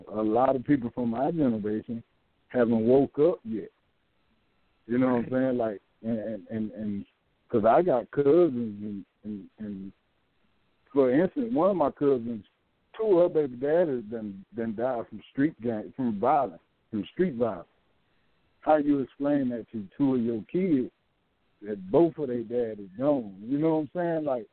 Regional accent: Macon, Georgia, United States; And I'm from Macon.

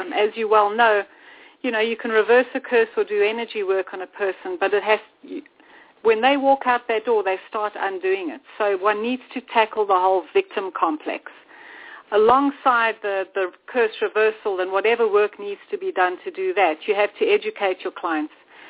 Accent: South Africa; But growing up in South Africa, it's a bit of an odd place because it's first world and third world, and the two have united.

